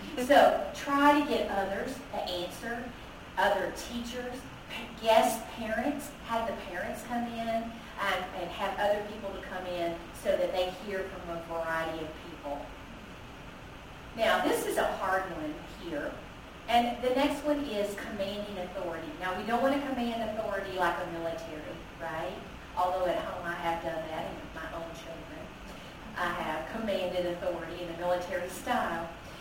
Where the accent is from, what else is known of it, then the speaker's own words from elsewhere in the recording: Dallas, Texas, United States; Okay, I was from Dallas.